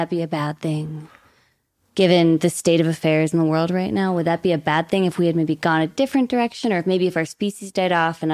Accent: Pittsburgh, Pennsylvania, United States; So I grew up here. I grew up in Pittsburgh, but I spent my summers in Peru because that's where my dad lived.

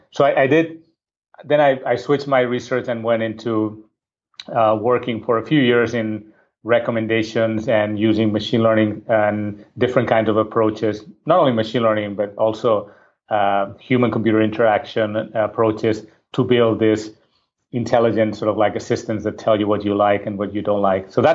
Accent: Barcelona, Catalonia, Spain; I'm originally from Barcelona, Spain.

